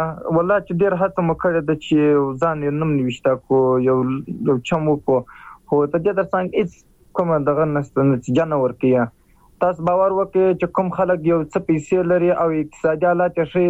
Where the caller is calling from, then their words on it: Musa Qala, Helmand, Afghanistan